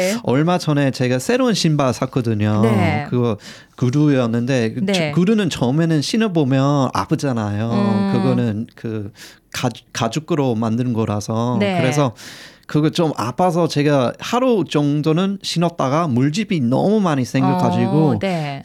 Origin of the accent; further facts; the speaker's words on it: Australia; Korean is a second language; 저희 호주 사람들은 되게 캐주얼하고 약간 편안한 분위기 있잖아요.